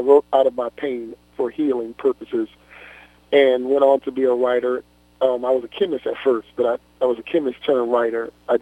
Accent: New Orleans, Louisiana, United States; I grew up in New Orleans in the Desire Project.

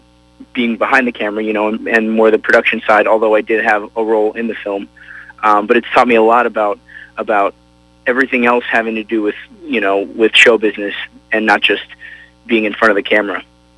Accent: Colorado, United States; also born or lived in Florida; I was born in Florida, and I grew up in Colorado.

